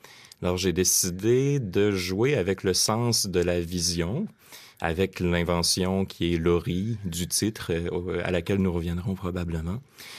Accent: Baie-Comeau, Quebec, Canada; le décor de ma région natale, la Côte-Nord. Je suis né à Baie-Comeau, une ville de 25 000 habitants à peu près.

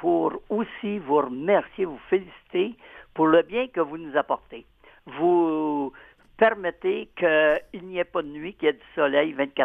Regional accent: Quebec, Canada; Pourtant, je suis Québécois, puis je donne toujours préférence à des livres québécois.

